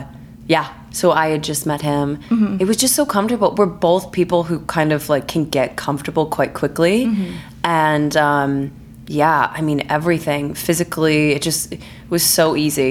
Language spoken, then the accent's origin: English; Claremont, California, United States; I'm originally from Claremont, California.